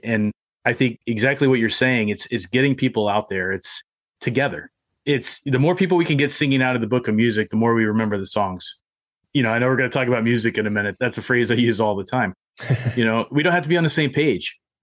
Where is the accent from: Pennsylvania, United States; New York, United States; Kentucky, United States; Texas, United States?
Kentucky, United States; being from that small Kentucky town, you know, I grew up on … I grew up not far from Clinch Mountains.